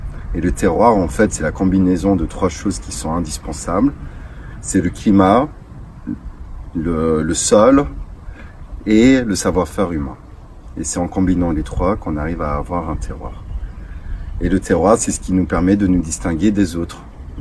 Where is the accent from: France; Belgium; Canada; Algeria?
France; Paris, Île-de-France; je suis originaire de Paris, j'ai 32 ans